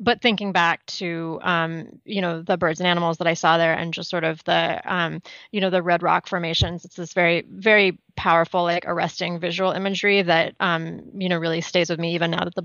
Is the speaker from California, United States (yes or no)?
yes; Los Angeles, California, United States; but I'm from Los Angeles, and, you know, sort of the landscapes of the Western United States have always been sort of easier for me to write about. It feels like home in a certain way.